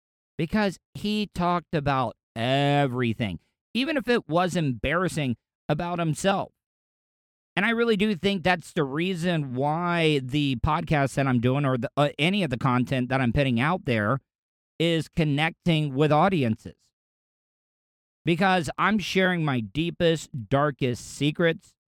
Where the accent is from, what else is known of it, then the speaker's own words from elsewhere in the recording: the South, United States; growing up in the South, living close to the most famous racetrack in the world